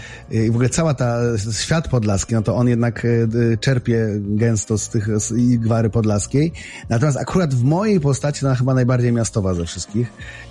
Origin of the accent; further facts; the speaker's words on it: Kraków, Lesser Poland, Poland; accent: Kraków dialect; więc ja staram się po prostu, żeby moja krakowska gwara nie zaważyła na mojej postaci